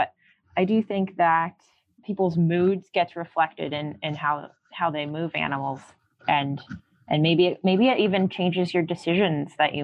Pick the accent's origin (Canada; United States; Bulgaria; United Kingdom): Canada; I'm so Canadian.